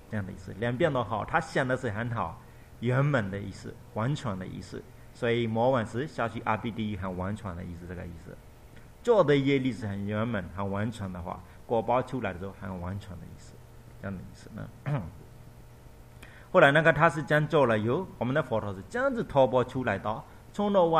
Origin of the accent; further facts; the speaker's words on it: Myanmar; Chinese is a second language; 我们缅甸人一个人都没有龙，你们华人大多数都是有龙的